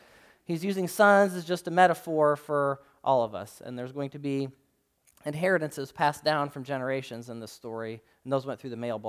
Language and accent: English; Michigan, United States; I grew up in Michigan, and in Michigan, there's a great divide.